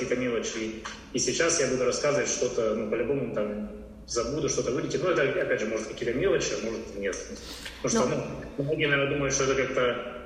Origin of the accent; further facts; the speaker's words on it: Mariupol, Donetsk Oblast, Ukraine; Да, я из Мариуполя.